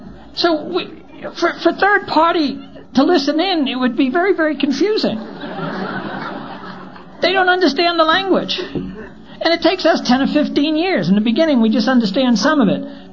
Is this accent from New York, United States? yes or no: yes; New York City, New York, United States; I grew up in Brooklyn back in the 50s.